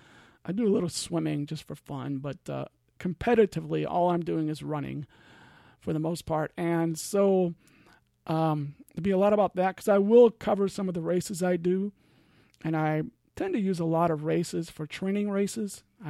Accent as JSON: {"language": "English", "region": "Iowa", "country": "United States", "tie": "born there", "also_born_or_lived": "California / Switzerland / Georgia / Oklahoma", "lives_now": "Ohio, United States", "said": "Like I said, I'm in Ohio now, but I was born in the Midwest, born in Iowa."}